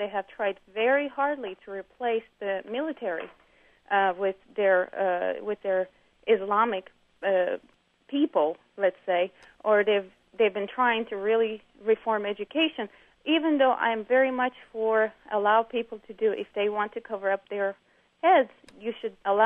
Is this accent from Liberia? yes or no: no; Istanbul, Turkey; English is a second language; moved away as an adult; now in United States; I'm Turkish American. I lived in Turkey for 20 years, and Tayyip Erdogan was our mayor of Istanbul, and the kind of actions he took were definitely not moderate.